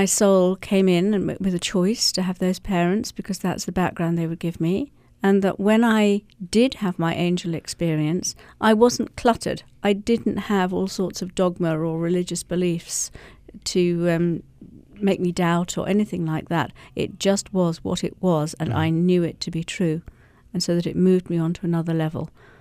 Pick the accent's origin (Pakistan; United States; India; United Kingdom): Pakistan; born there; Furthermore, I was born in Pakistan, and so it's obviously going to be very familiar from this lifetime as well.